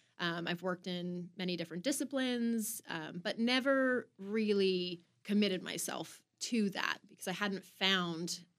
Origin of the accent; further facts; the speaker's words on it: Bermuda; I grew up in Bermuda.